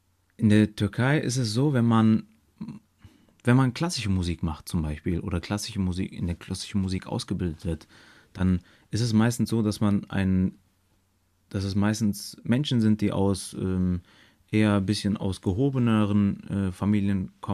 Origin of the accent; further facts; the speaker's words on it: Germany; Ich bin natürlich in Deutschland aufgewachsen und bin hier zur Schule gegangen und habe mein Abitur gemacht und dann die Hochschule und alles. Das heißt, meine ganze Kindheit und Jugend ist deutsch. Ich komme aber aus einer kurdischen Familie